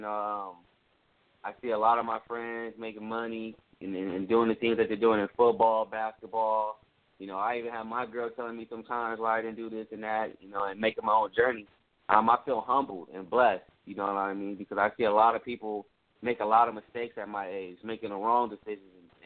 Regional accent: Compton, California, United States; So, just being a lot, growing up in Compton, man, was tough, but I learned a lot

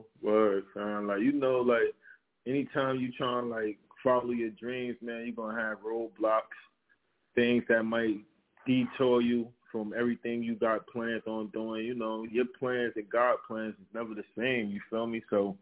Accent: Plainfield, New Jersey, United States; also born or lived in Far Rockaway, New York; I'm from Plainfield, New Jersey, born Far Rockaway, Queens, New York.

